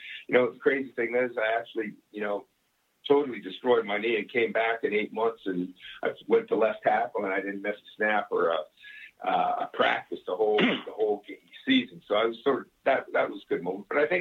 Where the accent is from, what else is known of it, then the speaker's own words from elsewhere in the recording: Canada; now in United States; I'm a Canadian citizen. Originally a Canadian citizen, I became a U.S. citizen in 2001.